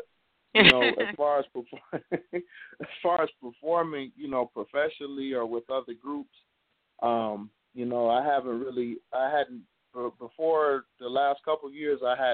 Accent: Akron, Ohio, United States; now in Phoenix, United States; Born and raised in Akron. Attended Buchtel High School, Griffin for Life, moved out to Phoenix area, just to get away from the cold. But Akron is still in my heart.

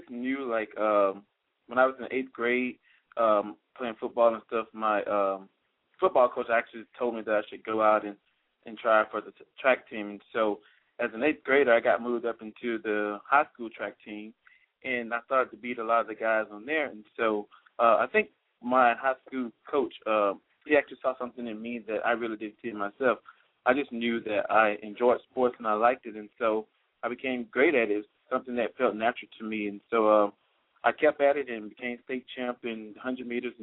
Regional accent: Mississippi, United States; I grew up in Mississippi

